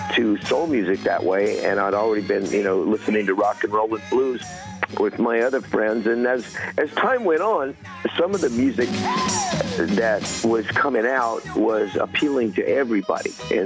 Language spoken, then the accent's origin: English; San Jose, California, United States; When I was a kid, there was a pretty diverse group of kids that we hung out with in my neighborhood and growing up in San Jose, California.